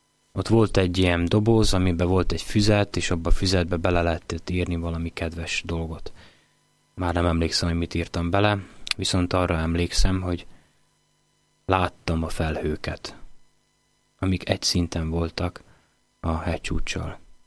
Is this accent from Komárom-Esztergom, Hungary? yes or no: yes; Komárom, Komárom-Esztergom, Hungary; és én pedig egy komáromi gyerek vagyok, aki a csapvízen nőtt